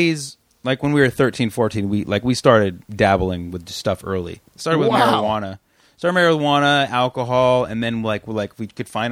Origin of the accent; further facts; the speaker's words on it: Fremont, California, United States; I grew up in Fremont, California.